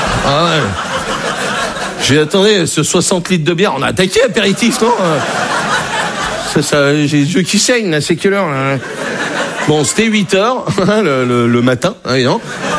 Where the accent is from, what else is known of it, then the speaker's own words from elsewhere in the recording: Brittany, France; Je suis breton. Moi, j'ai été accepté en Bretagne.